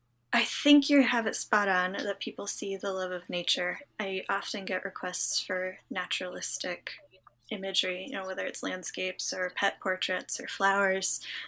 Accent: Massachusetts, United States; I grew up in Western Massachusetts. So like, I kind of describe it like the Shire, like little hills, little rivers, very picturesque.

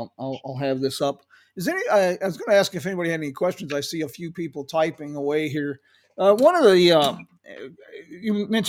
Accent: Morehead City, North Carolina, United States; I'm originally from Moorhead City, North Carolina, down on the coast.

